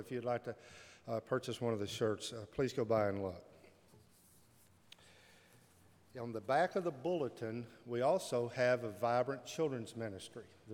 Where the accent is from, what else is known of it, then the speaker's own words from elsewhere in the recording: Texas, United States; I'm from Texas. I know barbecue, so I'm interested to see what Hog on the Hill might offer.